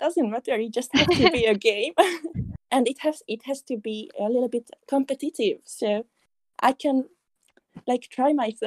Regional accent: Hungary; English is a second language; Well, I'm from Europe, a small country called Hungary.

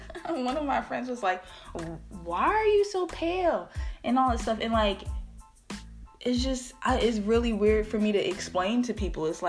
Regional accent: West Orange, New Jersey, United States; I'm from West Orange.

